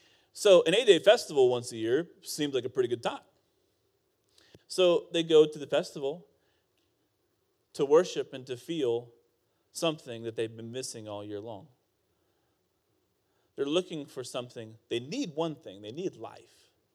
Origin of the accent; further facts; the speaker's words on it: Iowa, United States; Now, I grew up in Iowa. You think that Missouri is redneck? Let me tell you something. Iowa got some redneck.